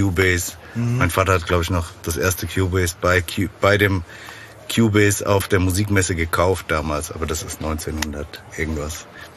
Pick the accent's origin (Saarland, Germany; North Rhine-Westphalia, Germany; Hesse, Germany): Hesse, Germany; Frankfurt; Frankfurt ist meine Heimatstadt, da bleibe ich ja auch.